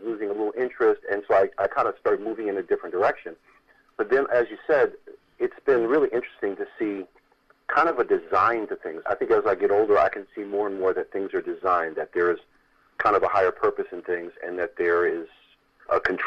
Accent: New York, United States; I'm from New York, the New York area

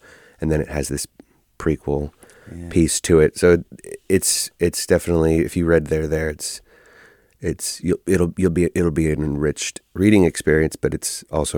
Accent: Oakland, California, United States; I'm, you know, born and raised in Oakland and concrete and buildings.

